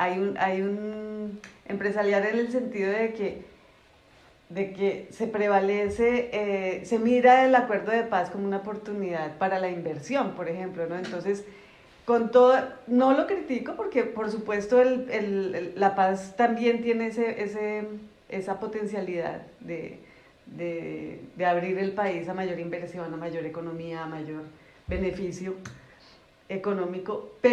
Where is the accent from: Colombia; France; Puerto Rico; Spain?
Colombia; Bogotá; colombiana, bogotana. En Colombia estudié comunicación social y periodismo.